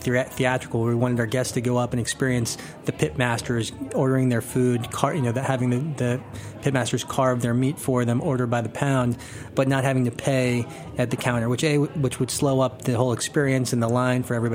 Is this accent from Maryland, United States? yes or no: yes; Bethesda, Maryland, United States; growing up in Bethesda, I never, you know, most of the restaurants that I went to were, they were chain restaurants.